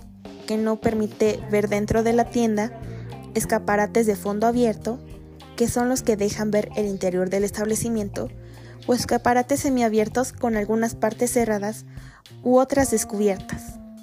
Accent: Mexico; nosotros también como mexicanos no nos detenemos a observar lo que realmente está plasmado ante nosotros

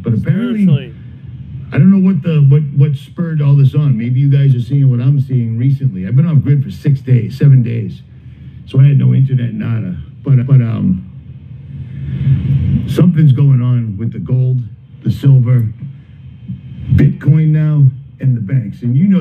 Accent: Boston, Massachusetts, United States; accent: Boston; I had one lady give me shit because of my Boston accent.

